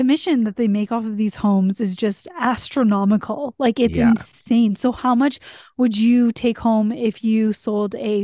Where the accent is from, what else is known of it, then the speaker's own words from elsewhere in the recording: Mississauga, Ontario, Canada; where I grew up in Mississauga, like there's not that much grass. You know what I mean? Like it's just, it's the suburbs.